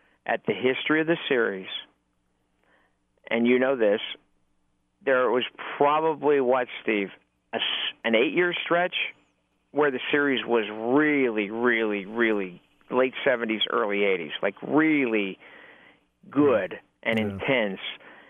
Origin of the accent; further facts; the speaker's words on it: Pennsylvania, United States; and I grew up in Eastern Pennsylvania. I work in Eastern Pennsylvania.